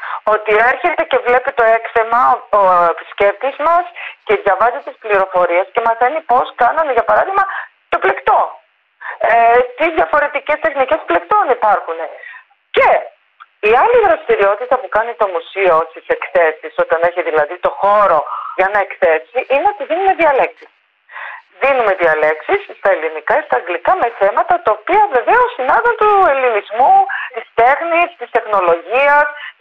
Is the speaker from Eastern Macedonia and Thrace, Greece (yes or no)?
no; Crete, Greece; Εγώ είμαι και από την Κρήτη.